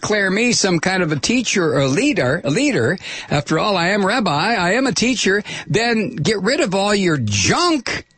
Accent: United States; I'm entitled to it. I'm an American. I paid into it.

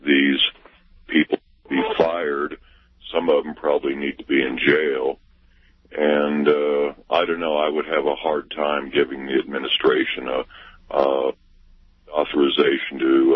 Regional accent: the South, United States; I'm from the South

